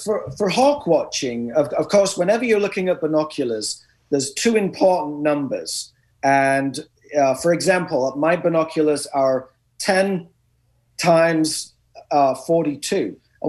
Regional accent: Hull, Yorkshire and the Humber, United Kingdom; Well, that's funny because the city I grew up in is Hull as well. So we're from the same city.

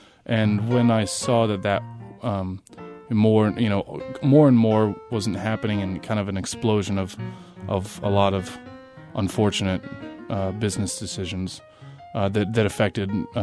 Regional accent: Kansas City, Missouri, United States; I'm a pianist from Kansas City, Missouri. I grew up north of the river

